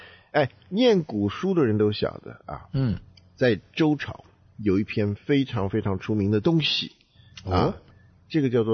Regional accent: China; 我们是中国人，对不对？

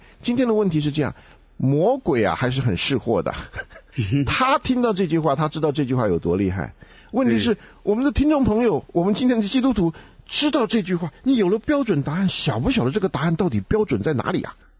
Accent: China; 这个对我们中国人应该是很容易了解大概历史上是怎么演变的

